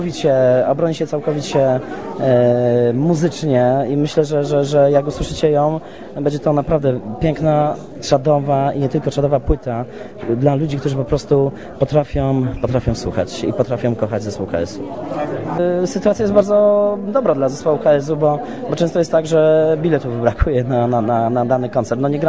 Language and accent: Polish; Tarnów, Lesser Poland, Poland; No, sam wywodzę się z Tarnowa i po prostu widzę, co się dzieje